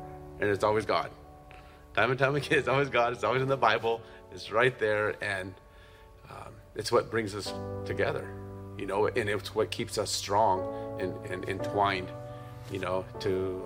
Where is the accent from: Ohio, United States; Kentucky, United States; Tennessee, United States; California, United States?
California, United States; Ventura; I grew up here in Ventura, California. Had a brother, sister, mom and dad. Went to high school here